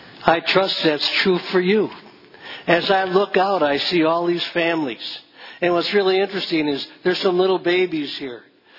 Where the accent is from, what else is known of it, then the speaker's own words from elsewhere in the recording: Wausau, Wisconsin, United States; also born or lived in Merrill; I was born in Merrill, Wisconsin in 1948. My mother and dad and my brother, we lived at 719 North 9th Avenue in Wausau.